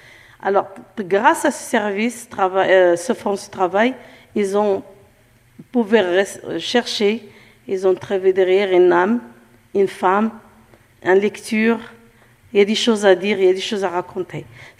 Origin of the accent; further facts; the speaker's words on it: Morocco; now in France; Chez nous, au Maroc, on a la tante, l'oncle et tout.